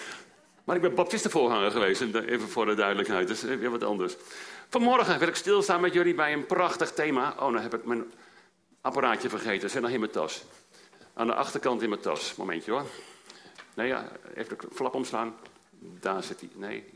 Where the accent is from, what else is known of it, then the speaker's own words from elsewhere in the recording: Hattem, Gelderland, Netherlands; Ik kom uit Hattem.